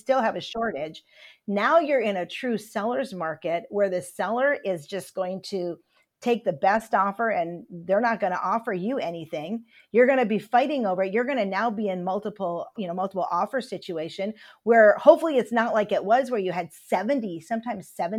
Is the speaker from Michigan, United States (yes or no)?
yes; Michigan, United States; I grew up in Upper Michigan. We didn't play soccer.